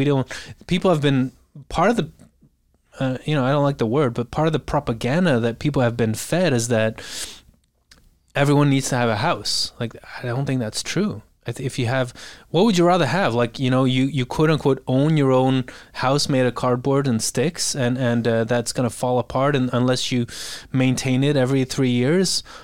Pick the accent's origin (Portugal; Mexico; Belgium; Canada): Belgium; Bruges, Flanders; now in United States; And I grew up in Bruges, which is like one of the best preserved, you know, stone masonry based cities in the world.